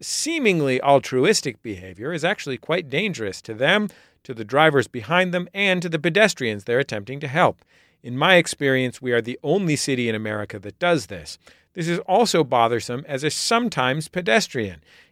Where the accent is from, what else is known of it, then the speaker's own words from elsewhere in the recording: San Francisco, California, United States; I grew up in San Francisco as a pedestrian. Neither of my parents had a car until I was basically a teenager.